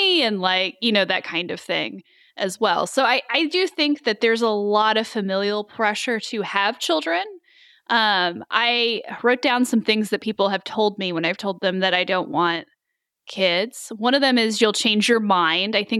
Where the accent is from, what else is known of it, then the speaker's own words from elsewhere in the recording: Kansas, United States; also born or lived in Georgia; Well, I was born in Georgia, but my father is military, so we moved around a lot when I was a kid. But I spent most of my growing up years in Kansas.